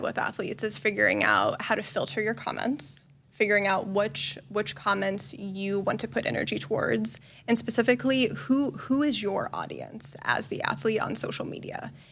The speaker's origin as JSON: {"language": "English", "region": "Nebraska", "country": "United States", "tie": "born or raised there", "said": "And I'm a Nebraska native, and so getting back to my home state and supporting our athletes was a great career move for me."}